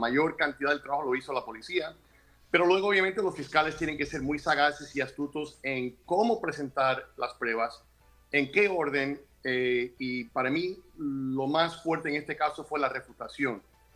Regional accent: United States; En mi país, la segunda enmienda, somos muy a favor de las armas.

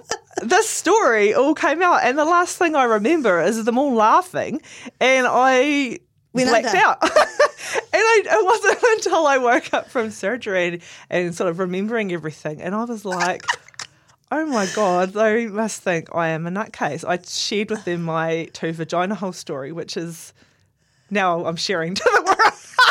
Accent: Southland, New Zealand; I'm from Southland, I'm quite a big girl, you know, I'm quite tall and big boned.

